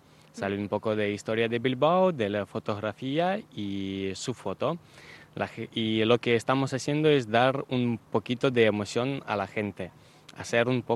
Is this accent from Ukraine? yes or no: yes; Ukraine; yo explico que soy de Ucrania, que es un proyecto ucraniano